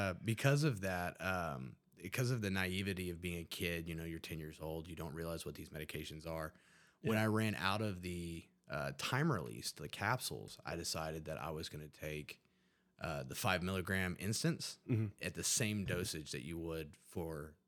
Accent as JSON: {"language": "English", "town": "Huntington", "region": "West Virginia", "country": "United States", "said": "I'm from Huntington, West Virginia. It's a small community in West Virginia. We're teeny tiny compared to San Diego."}